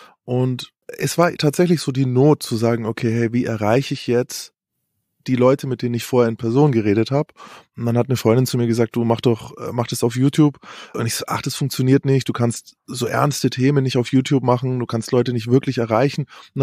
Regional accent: Nuremberg, Bavaria, Germany; Ich bin geboren im schönen Nürnberg und tatsächlich als jugendlicher Intensivtäter aufgewachsen.

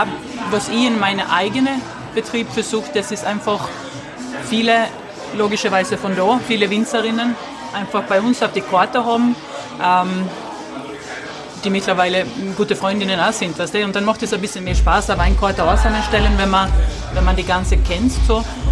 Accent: Sweden; German is a second language; ich bin ja nicht Österreicherin, sondern ich komme aus Schweden.

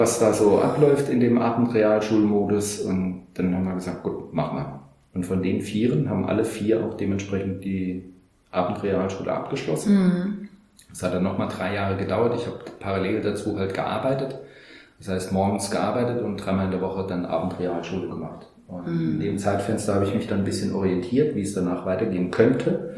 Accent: Saarland, Germany; hier bei uns im Saarland gibt es sehr viel Hütten- und Bergbauindustrie

